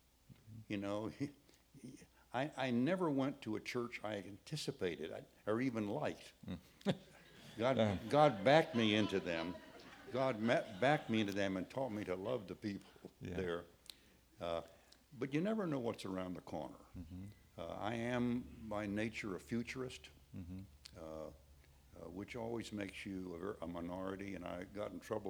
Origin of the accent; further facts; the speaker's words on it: Florida, United States; You know, I'm from Florida's Gold Coast, family of professionals.